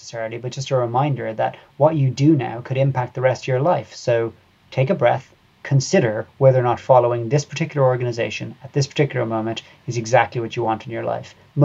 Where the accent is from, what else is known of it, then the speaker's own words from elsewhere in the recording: Cork, Munster, Ireland; To be clear as well, I grew up in Cork, which is the other end of the country, to where the conflict was primarily taking place.